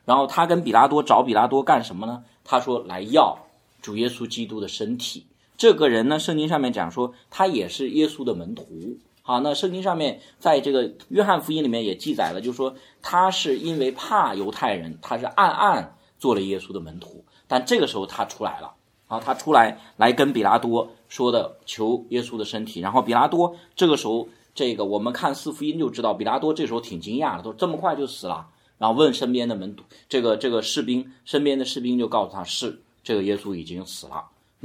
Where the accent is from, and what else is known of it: China